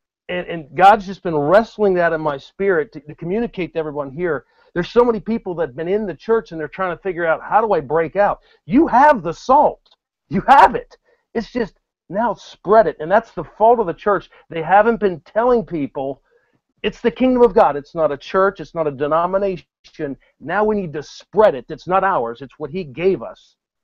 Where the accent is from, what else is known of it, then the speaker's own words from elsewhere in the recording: Northeast, United States; You know, I'm from the Northeast, and you know how they have big containers of salt covered up?